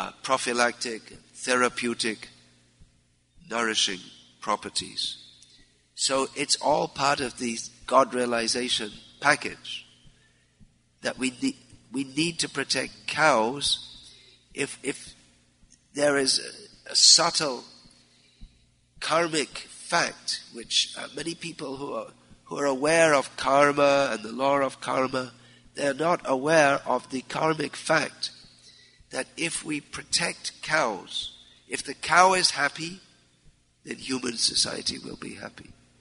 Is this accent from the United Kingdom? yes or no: yes; United Kingdom; I was raised in Britain